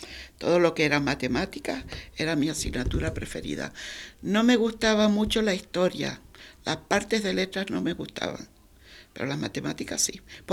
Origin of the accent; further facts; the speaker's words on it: Betancuria, Canary Islands, Spain; born there; Nací en Fuerteventura, en Betancuria, es una de las Islas Canarias, el 21 del 6 de 1947.